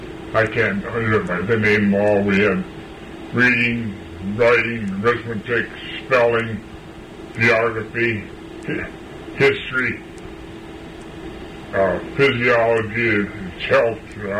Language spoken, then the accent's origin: English; LaSalle Township, Michigan, United States; I was born in LaSalle Township on the corner of Alban and Strasburg Road.